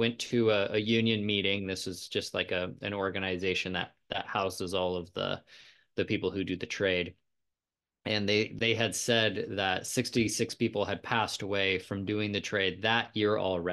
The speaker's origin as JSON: {"language": "English", "town": "Whitefish", "region": "Montana", "country": "United States", "said": "I'm originally from Whitefish, Montana. It's a very small town up north, about 3 hours away from Canada."}